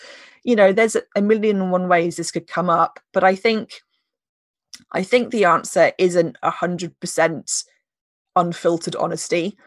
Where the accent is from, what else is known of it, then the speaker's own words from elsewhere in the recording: United Kingdom; Did I mention that we're British?